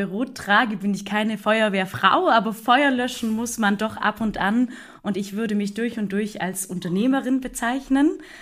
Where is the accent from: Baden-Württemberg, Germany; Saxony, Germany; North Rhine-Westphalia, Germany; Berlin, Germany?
Baden-Württemberg, Germany; Als Schwäbin wird man ja gerne so begrüßt